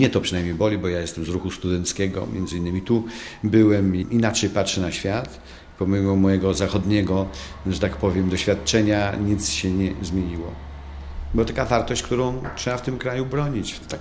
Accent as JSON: {"language": "Polish", "town": "Lviv", "region": "Lviv Oblast", "country": "Ukraine", "tie": "born or raised there", "moved": "yes", "lives_now": "Paris, France", "said": "ja jestem tułaczem, bo jestem wyrzucony z Lwowa, mojego miasta rodzinnego, gdzie pokolenia moich przodków mieszkało."}